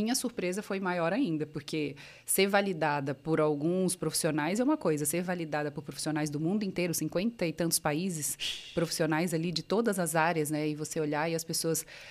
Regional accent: São Paulo, Brazil; now in Americana, Brazil; Eu sou de Americana, né? Eu moro em Americana. Sou de São Paulo, mas moro em Americana há muito tempo.

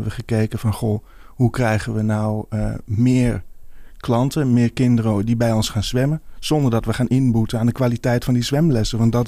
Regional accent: Amsterdam, North Holland, Netherlands; ik ben 34 jaar. Ik ben inderdaad geboren en getogen in Amsterdam en daarna naar Amstelveen verhuisd. Ik heb daar eigenlijk afgelopen jaren gewoond en gewerkt in Amsterdam.

